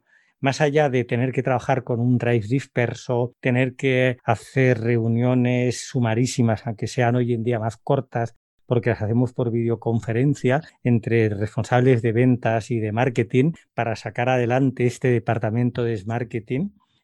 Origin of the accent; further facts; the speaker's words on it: Barcelona, Catalonia, Spain; la taberna inglesa de Barcelona era toda una institución. Hace poco estuve en mi ciudad natal y descubrí que habían cerrado.